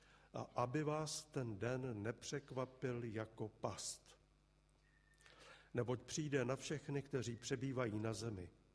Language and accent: Czech; Prague, Czechia; Já si vzpomínám, když jako kluk jsem tamhle na Vinohradech viděl takový malý krámek